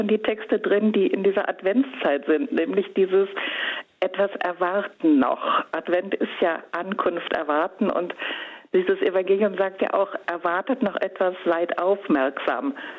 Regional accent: Northern Germany, Germany; Also ich bin Norddeutsche und ich mag es einfach so wirklich, übers Wasser zu blicken, Wind zu spüren, Weite zu sehen.

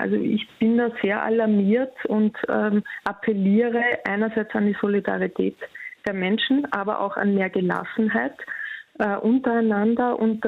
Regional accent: Austria; now in Germany; ich bin jetzt aus Österreich, lebe in Deutschland, bin in einer Großfamilie groß geworden

